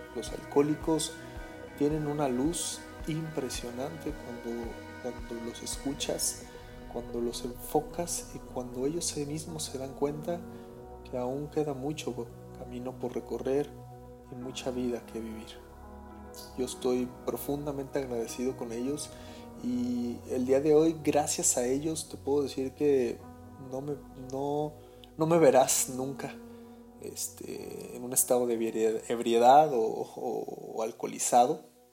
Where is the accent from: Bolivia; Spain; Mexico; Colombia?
Mexico; Cancún, Quintana Roo; born there; also born or lived in Mérida; now in Mexico City, Mexico; Yo soy nacido en Cancún y de ahí me vine a la Ciudad de México aproximadamente hace casi ya 7 años. Tuve un paso por Mérida, viví 3 años en Mérida